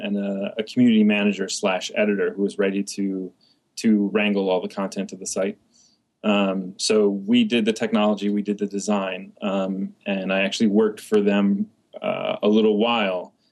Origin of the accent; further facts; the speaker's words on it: Midwest, United States; now in New York City, United States; I moved to New York City 12 years ago, started temping just to get things going. And constantly people would say, you're from the Midwest, aren't you? You're from the Midwest, aren't you? Yeah.